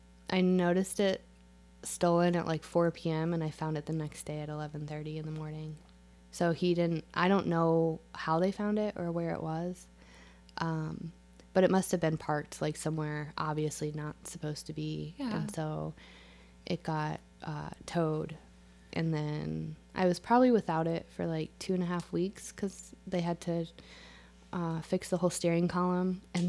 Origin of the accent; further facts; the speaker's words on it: Michigan, United States; Yeah, I grew up in Michigan, and it's not as cold this year, and I think Michigan is just different.